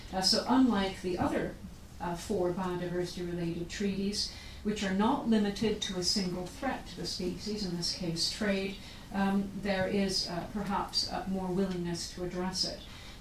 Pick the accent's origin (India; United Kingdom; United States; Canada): Canada; Winnipeg, Manitoba; I grew up in Winnipeg, which has become the polar bear capital of Canada